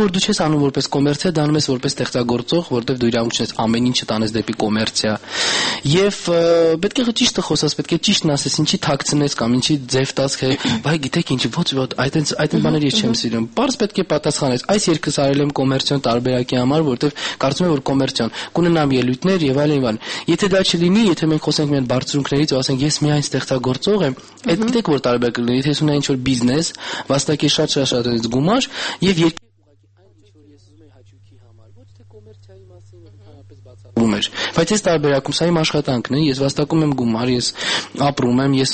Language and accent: Armenian; Yerevan, Armenia; born there; ես ծնվել եմ Հայաստանում, Երևանում, սա իմ հայրենիքն է